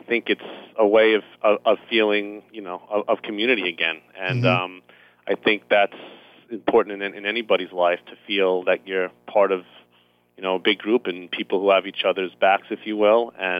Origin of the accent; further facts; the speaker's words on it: Huntington, New York, United States; And I grew up in Huntington area and playing Crab Meadow Golf Course.